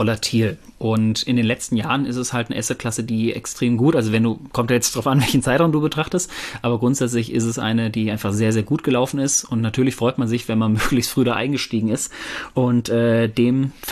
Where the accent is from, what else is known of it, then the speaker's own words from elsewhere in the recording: North Rhine-Westphalia, Germany; Ich komme ja ursprünglich aus dem Pott